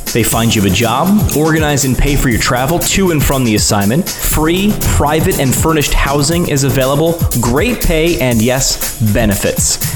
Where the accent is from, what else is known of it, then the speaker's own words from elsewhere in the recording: United States; I should be biased towards physical therapist because I'm American